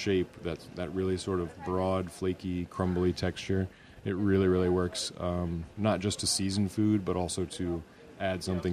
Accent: Pensacola, Florida, United States; also born or lived in Opelika, Alabama; I did grow up in the South. I was born in Opelika, Alabama. My parents lived in Auburn, and we moved to Pensacola, Florida shortly thereafter that.

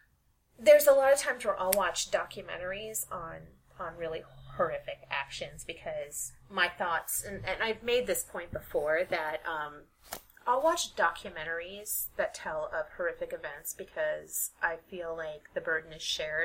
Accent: Minnesota, United States; but it's in Wisconsin, and I'm from Minnesota.

